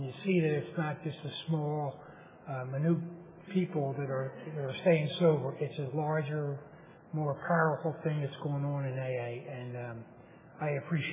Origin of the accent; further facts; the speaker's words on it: Philadelphia, Pennsylvania, United States; I'm also from Philadelphia.